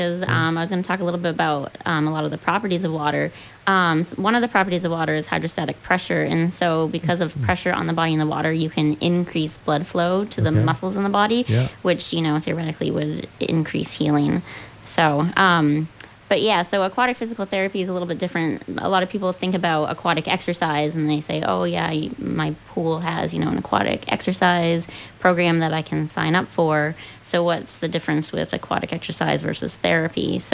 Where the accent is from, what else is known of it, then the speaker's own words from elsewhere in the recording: Caribou, Maine, United States; Yeah, I'm from Caribou.